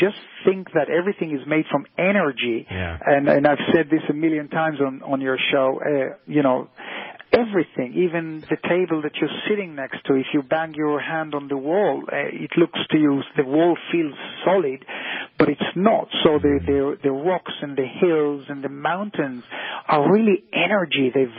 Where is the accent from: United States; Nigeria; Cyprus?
Cyprus; But I remember in my childhood days when I grew up in Cyprus, which is between Israel, you know, and, say, Turkey.